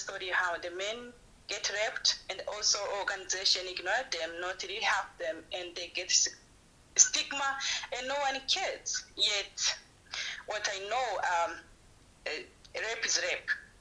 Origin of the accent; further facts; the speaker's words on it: Burundi; now in South Africa; Originally, I'm from Burundi, but I'm based in South Africa.